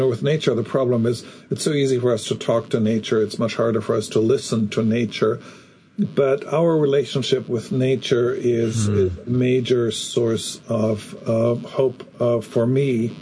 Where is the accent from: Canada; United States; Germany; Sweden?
Germany; English is a second language; growing up in Germany after the war.